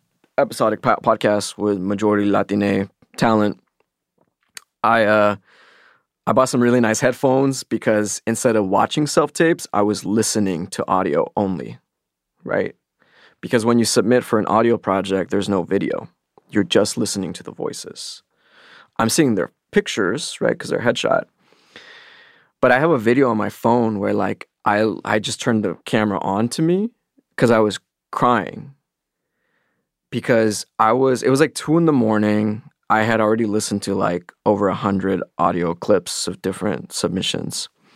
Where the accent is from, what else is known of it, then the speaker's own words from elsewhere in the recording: Los Angeles, California, United States; I was born in Compton. I grew up in South Central LA. I went to school like 99% people of color.